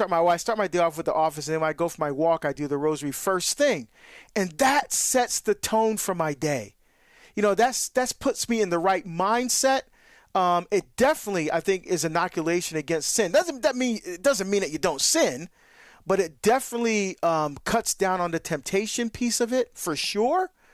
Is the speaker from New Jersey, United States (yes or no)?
yes; Hillside, New Jersey, United States; born or raised there